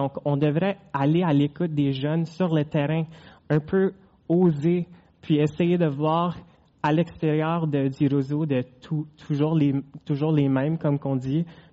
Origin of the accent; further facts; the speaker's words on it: Saint Boniface, Manitoba, Canada; Tu viens pas de Saint-Boniface, toi, le gars indien qui parle français avec un accent de même